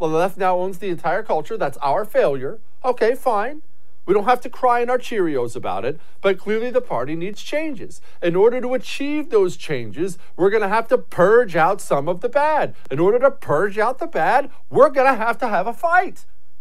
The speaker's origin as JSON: {"language": "English", "region": "Montana", "country": "United States", "tie": "born or raised there", "said": "I grew up in Montana. There were only like 800,000 people. It's the fourth biggest state in the country. It's huge, right? There's forests and mountains everywhere."}